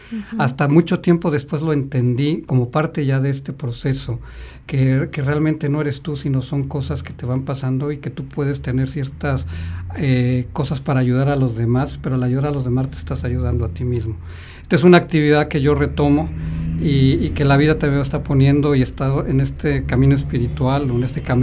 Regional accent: Mexico; sí nosotros como ser mexicanos nos marcan que el matrimonio tenía que ser de esa manera

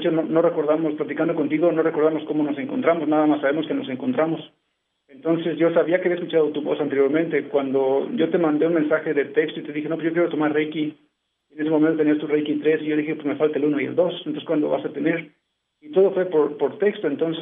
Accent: Moroleón, Guanajuato, Mexico; moved away as an adult; now in Atlanta, United States; Yo nací en Moroleón, Guanajuato, México. Y pues ahí viví casi toda mi vida, desde niño hasta adulto, hasta los 27 años. Y me vine para Atlanta a los 27. Y aquí estoy desde entonces.

